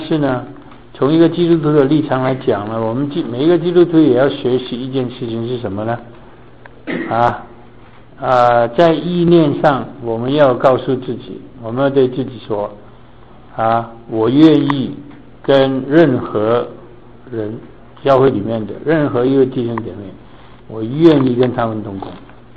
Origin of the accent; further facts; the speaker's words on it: Hong Kong; now in United States; 我在香港长大的时候啊，